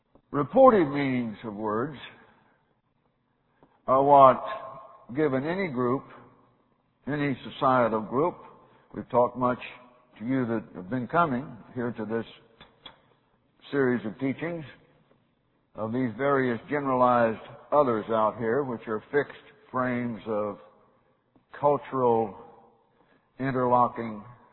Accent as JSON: {"language": "English", "region": "Missouri", "country": "United States", "tie": "born or raised there", "also_born_or_lived": "Idaho", "said": "My granddad had a ranch where Bull Shoals Lake, south of Springfield, Missouri, now sits. And so until I was about 3 in southern Missouri"}